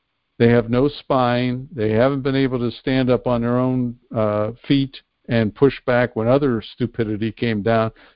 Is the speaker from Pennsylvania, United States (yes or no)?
yes; Pennsylvania, United States; the Trump rally in Western Pennsylvania, which is my home state.